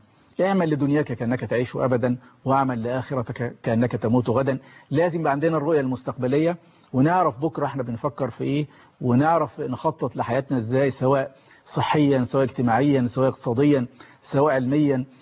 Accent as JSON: {"language": "Arabic", "country": "Egypt", "said": "احنا ممكن تحصل نشاط روماتيزمي عندنا في مصر وما نحسش بالاعراض"}